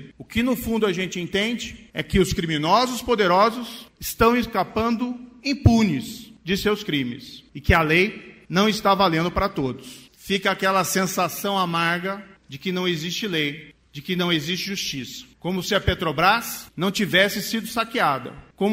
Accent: Brazil; Podemos até divergir em alguns pontos, mas nós temos, como brasileiros, mais pontos em comum do que diferenças.

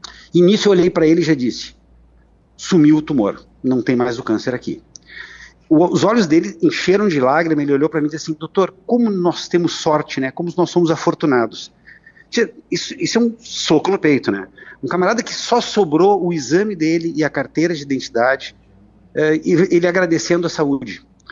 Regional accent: Rio Grande do Sul, Brazil; accent: gaúcho; eu sou gaúcho, tá? E moro lá no Rio Grande do Sul, eu brinco, viu, que como eu não tenho sotaque, aí o pessoal não sabe, eu tô brincando, eu reconheço que eu tenho sotaque.

